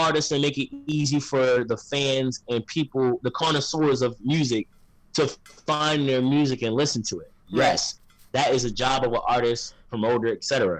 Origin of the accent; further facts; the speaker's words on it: Brooklyn, New York, United States; because, you know, I grew up in Brooklyn.